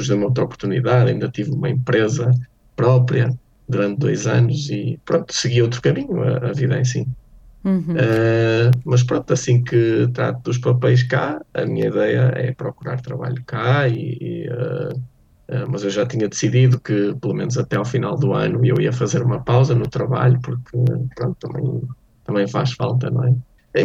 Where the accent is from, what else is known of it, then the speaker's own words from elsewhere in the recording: Braga, Portugal; eu estudei na Universidade do Minho, logo quando saí, eu sou de Braga, sou natural de Braga, tenho 38 anos, estudei em Braga, fiz o secundário na Escola Dona Maria II e fui estudar para a Universidade do Minho naturalmente